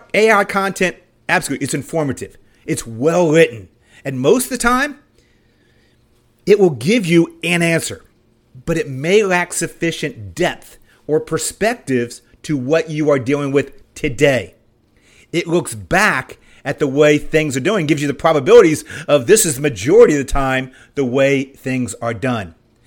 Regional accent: Appalachia, United States; I mean, I grew up in Appalachia area, and we love tall tales

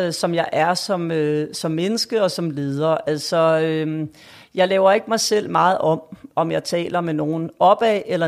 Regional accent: Frederiksberg, Capital Region of Denmark, Denmark; Vi bor på Frederiksberg, Lars og jeg, i mit gamle barndomshjem

